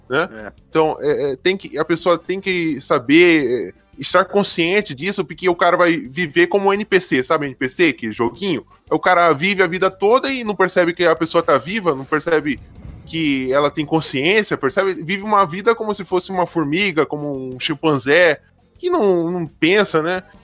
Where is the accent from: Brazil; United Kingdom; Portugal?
United Kingdom; England; Portuguese is a second language; E outra coisa que eu sou inglês, então eu pude ter acesso aos tipos de materiais que na internet brasileira não tem, né?